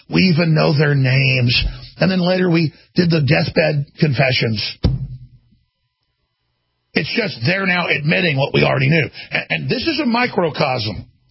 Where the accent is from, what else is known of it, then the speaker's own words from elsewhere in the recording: Dallas, Texas, United States; they killed the president of the United States in Dallas, Texas, my hometown. He died in the hospital I was born in.